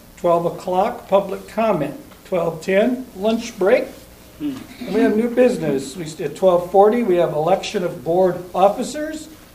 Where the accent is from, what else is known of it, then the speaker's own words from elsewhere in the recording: Omaha, Nebraska, United States; I'm from Omaha.